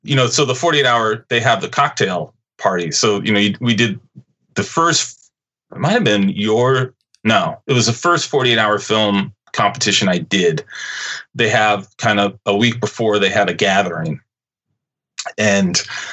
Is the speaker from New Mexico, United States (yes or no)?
no; Seattle, Washington, United States; So I grew up here in Seattle, and I started drumming, playing the drums late, in ninth grade in high school